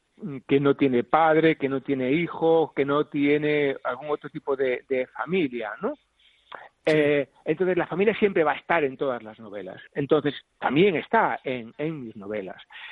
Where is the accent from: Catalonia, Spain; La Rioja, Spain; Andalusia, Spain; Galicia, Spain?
Galicia, Spain; now in Ourense, Spain; Yo no soy de Ourense, de la ciudad, quiero decir. Yo soy de una aldea, sí, 80 kilómetros... Y nunca había vivido en Ourense de una forma regular, estable, hasta el año 2011. Yo estoy viviendo en esta ciudad desde el año 2011.